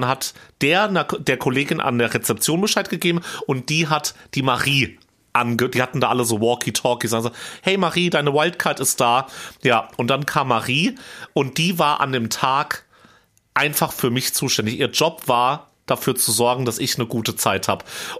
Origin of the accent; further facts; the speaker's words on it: Hesse, Germany; eine Hessin, genau wie ich. Ich meine, Fulda ist um die Ecke von meiner Heimat, vom Vogelsberg.